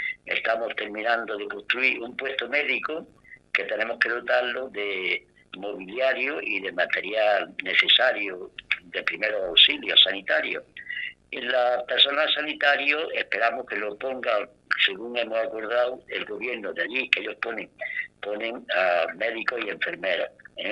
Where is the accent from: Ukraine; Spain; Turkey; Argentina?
Spain; Churriana de la Vega, Andalusia; que era de mi pueblo, de Churriana de la Vega